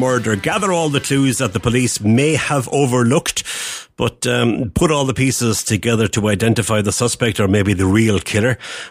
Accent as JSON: {"language": "English", "country": "Ireland", "said": "I'm Irish"}